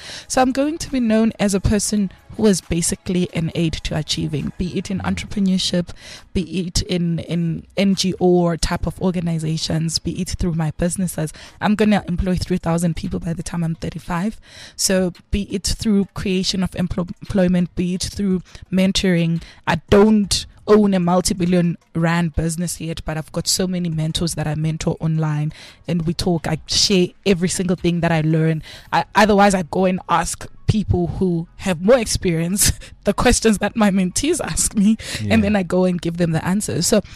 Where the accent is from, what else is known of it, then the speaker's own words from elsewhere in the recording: Bulawayo, Zimbabwe; I was born in Zim. So I was in Zim in Kwabulawayo, Kontuthuziyathunqa.